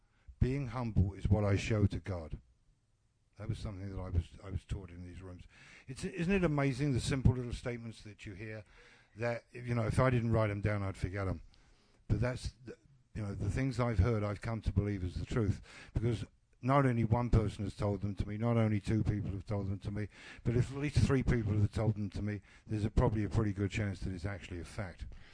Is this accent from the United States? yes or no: no; England, United Kingdom; As an Englishman, all I can remember about humble was